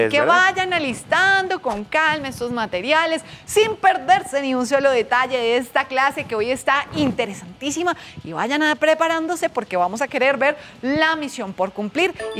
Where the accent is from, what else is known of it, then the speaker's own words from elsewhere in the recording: Colombia; Pues mi tierra Colombia está llena de cumbias, de vallenatos, de alegría, de sabrosura.